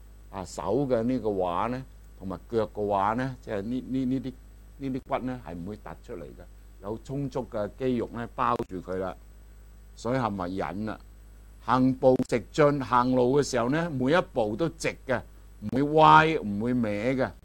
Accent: Guangdong, China

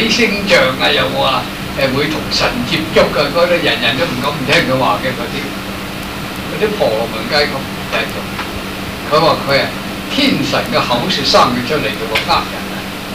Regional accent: China; 黑啲比我哋中國人黑啲

